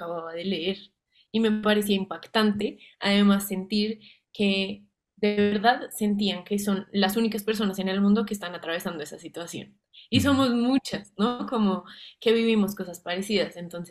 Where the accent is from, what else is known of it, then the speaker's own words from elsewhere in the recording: Bogotá, Colombia; el pop, que es con lo que crecí en Bogotá y a mi edad